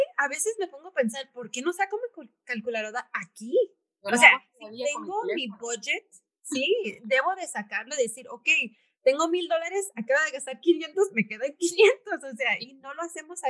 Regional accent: Los Angeles, California, United States; born there; nací aquí en California, para los que no saben, en California, en Los Ángeles, y pues en una familia latina

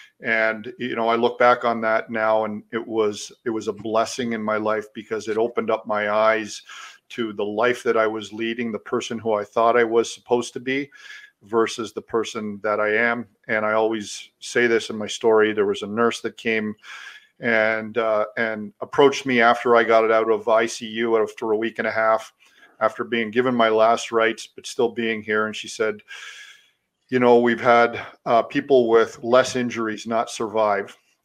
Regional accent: Toronto, Ontario, Canada; I was on a trajectory as a young hockey player growing up in the Toronto area, where the sport came very natural to me.

